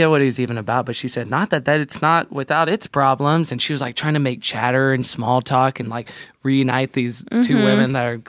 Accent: Houston, Texas, United States; I'm from the Houston area.

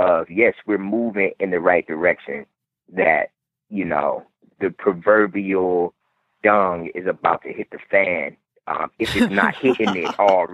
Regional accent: Cleveland, Ohio, United States; one of the committee members of the economic development of the NAACP in my hometown of Cleveland, Ohio.

